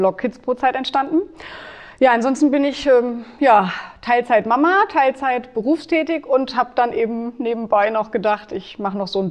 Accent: Gelnhausen, Hesse, Germany; Also ich bin nie hier weggekommen sozusagen. Tatsächlich bin ich hier geboren, habe hier geheiratet und bin hier geblieben.

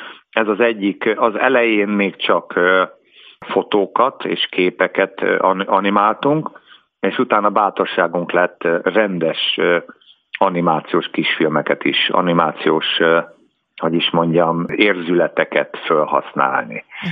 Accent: Cigánd, Borsod-Abaúj-Zemplén, Hungary; also born or lived in Budapest; amikor az ember befejezte a gyerekként Cigándon a gyermektánccsapatot, akkor onnan továbbment a balettintézetbe, majd 4 év után továbbment a Honvéd együttesbe

